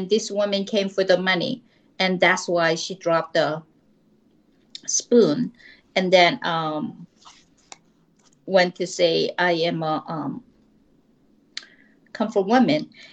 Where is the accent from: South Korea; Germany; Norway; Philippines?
South Korea; first language Korean; English is a second language; now in United States; I grew up in Korea, and then I came to United States, and I thought, oh my God, how am I going to become a writer? Because I left Korea, I'm not going to write in Korean.